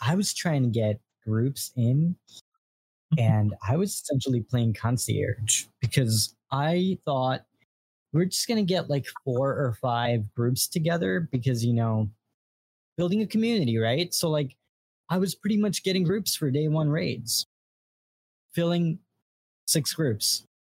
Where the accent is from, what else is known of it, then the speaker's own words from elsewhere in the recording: New York, United States; And I'm from New York, so I'm not too foreign to New Jersey.